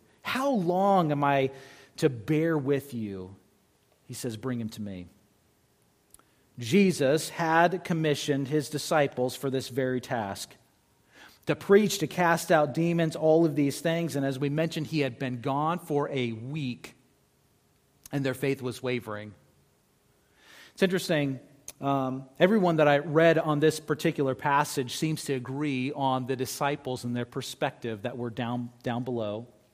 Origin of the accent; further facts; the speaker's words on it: California, United States; I remember growing up in California, and as I say, California is a great place to be from, right?